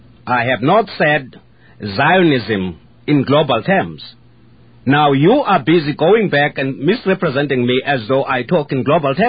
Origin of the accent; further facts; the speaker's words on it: South Africa; born there; I was born in South Africa. I have no land now.